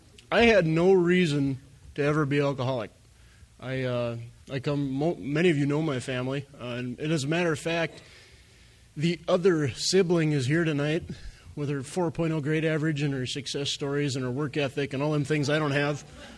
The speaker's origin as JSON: {"language": "English", "town": "Glenburn", "region": "North Dakota", "country": "United States", "tie": "born or raised there", "said": "growing up in Glenburn, North Dakota, there isn't a lot to do."}